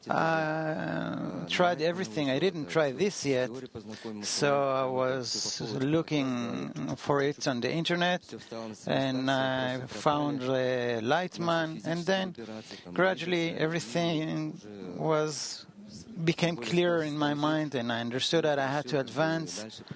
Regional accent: Saint Petersburg, Russia; English is a second language; I'm from St. Petersburg. It all started from me being a bad boy

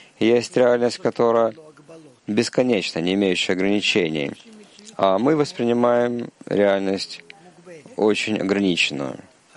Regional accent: Tel Mond, Central District, Israel; из Тельмонда, первый раз.

